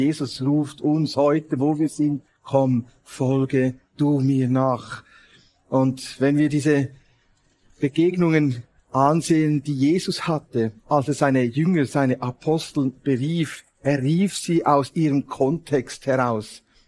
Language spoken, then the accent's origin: German; Bern, Switzerland; Ich komme aus dem Kanton Bern, der Nähe von Thun.